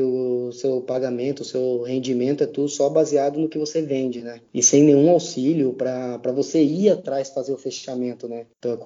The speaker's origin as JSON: {"language": "Portuguese", "country": "Brazil", "said": "Falei, ó, sou aqui do Brasil, tudo."}